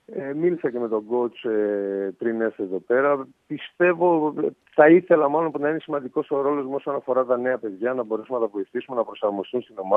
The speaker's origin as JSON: {"language": "Greek", "town": "Thessaloniki", "region": "Central Macedonia", "country": "Greece", "said": "Εγώ κατάγομαι από Θεσσαλονίκη."}